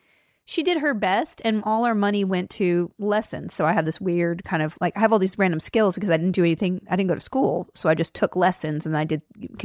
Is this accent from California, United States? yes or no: no; Huntsville, Alabama, United States